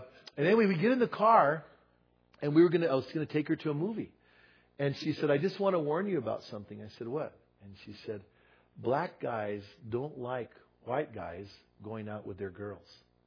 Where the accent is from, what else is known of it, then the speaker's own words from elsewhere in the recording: Bernalillo, New Mexico, United States; also born or lived in New York, United States; I grew up in Bernalillo. Bernalillo is a small town, mostly Hispanics, mostly Catholics. I'm Hispanic and raised in a Catholic church and all that.